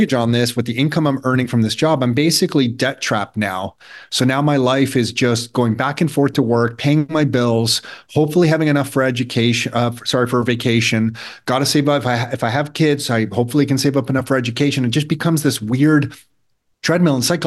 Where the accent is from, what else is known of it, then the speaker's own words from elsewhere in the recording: Mississauga, Ontario, Canada; growing up in Mississauga on the west side of Toronto